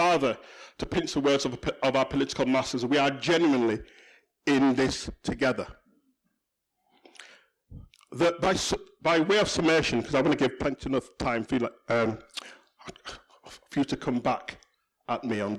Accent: Yorkshire and the Humber, United Kingdom; I come from West Yorkshire, God's own county.

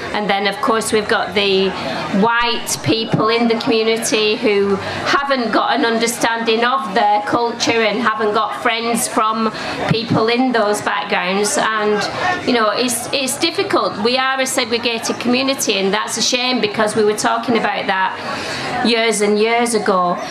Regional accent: Oldham, North West England, United Kingdom; also born or lived in London; I'm from Oldham in Greater Manchester.

